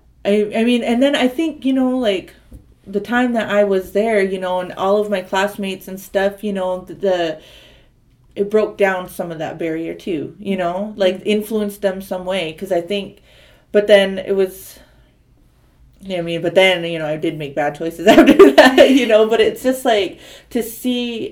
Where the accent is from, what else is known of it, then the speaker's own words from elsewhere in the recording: Fargo, North Dakota, United States; Because, like, I grew up, like, off the reservation for a lot of my life, you know. I grew up mostly in Fargo